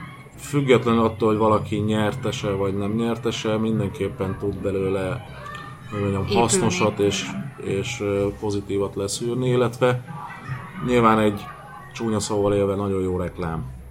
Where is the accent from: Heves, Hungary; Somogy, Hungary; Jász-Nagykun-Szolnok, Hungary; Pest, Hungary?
Pest, Hungary; Páty; Egészen addig, amíg Pátyra nem költöztünk, ahol végül is én felnőttem, és a mai napig ott élek